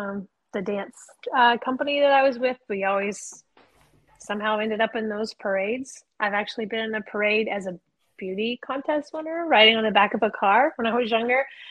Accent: the South, United States; I mean, I'm from the South, so I don't even really know like if Jack Frost means cold is coming or cold is leaving.

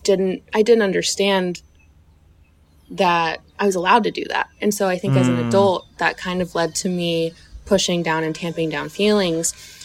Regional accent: the South, United States; I was raised in the South, and I would always be told as a kid, like, don't complain, you know, be polite, you know, mind your manners

